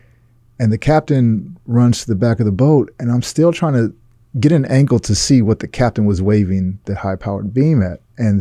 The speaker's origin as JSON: {"language": "English", "town": "Los Angeles", "region": "California", "country": "United States", "said": "And I'm from Los Angeles originally, didn't grow up close to the ocean, very little camping."}